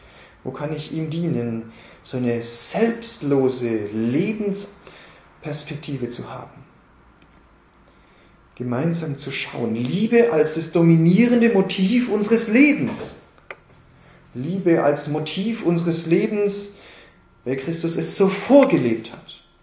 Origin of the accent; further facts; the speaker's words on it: Baden-Württemberg, Germany; Man hat ja als Schwabe so ein bisschen auch so Vorstellungen, Schaffer und Häuslebau, ja? Ja. Jetzt komme ich von der Alp